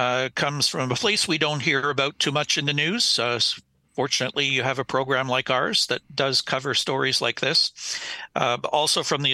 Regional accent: Canada; I was a little bit disappointed as a Canadian to not see Canadian Broadcasting supporting this letter.

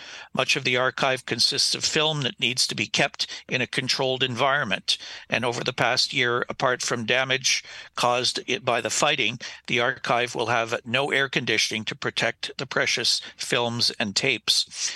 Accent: Canada; I was a little bit disappointed as a Canadian to not see Canadian Broadcasting supporting this letter.

